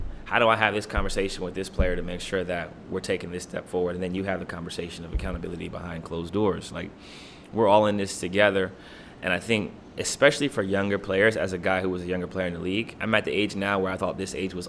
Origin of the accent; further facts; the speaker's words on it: Ohio, United States; I'm from Ohio, so like saying Cleveland is like bad, but.